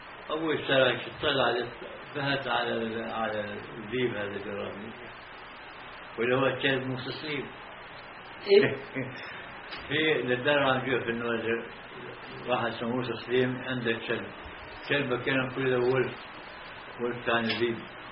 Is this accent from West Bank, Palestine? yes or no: yes; Hebron, West Bank, Palestine; من القدس أنا من الخليل من القدس